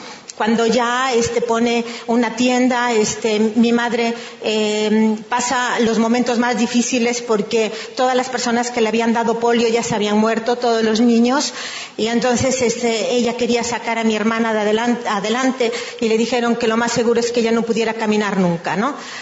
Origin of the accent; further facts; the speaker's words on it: Galicia, Spain; Yo soy española, como ya les dijeron. Nací en un pueblito, más bien, sí, en un pueblito a 14 kilómetros de Orense